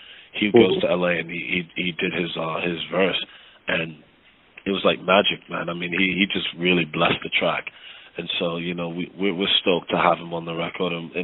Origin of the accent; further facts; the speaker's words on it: Jamaica; me having being a Jamaican, you know, my folks are Jamaican. So I grew up with reggae music, and I grew up in Jamaican culture.